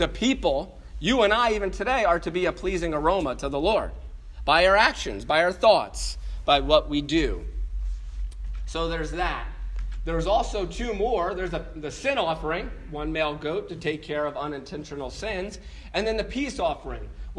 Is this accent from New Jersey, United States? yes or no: yes; New Jersey, United States; I grew up in New Jersey. It's miserable.